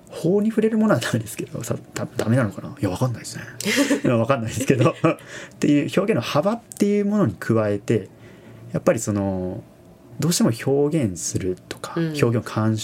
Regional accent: Nagasaki, Japan; now in Kyoto, Japan; 僕は長崎からはるばるやってきてます

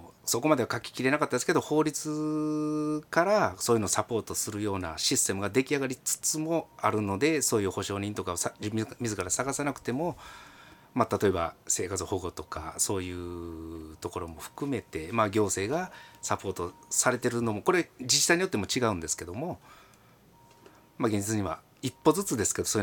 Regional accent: Sakai, Osaka, Japan; 私がその現在住んでる南大阪では、はい

